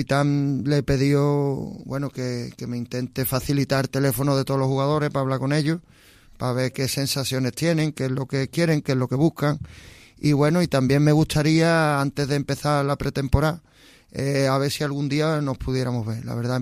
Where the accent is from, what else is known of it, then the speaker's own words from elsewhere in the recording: Osuna, Andalusia, Spain; also born or lived in El Saucejo; una buena sintonía entre el Osuna, que es mi pueblo, y el Sauceo, que también es mi otro pueblo